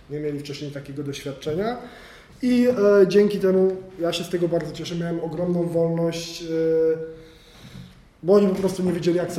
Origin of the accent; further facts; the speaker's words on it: Kielce, Świętokrzyskie Voivodeship, Poland; od czwartej klasy podstawówki, jak tylko pochodzę z Kielc, jak tylko w Kielcach powstała katolicka szkoła podstawowa, to zacząłem chodzić do katolickiej szkoły podstawowej, później chodziłem do katolickiego gimnazjum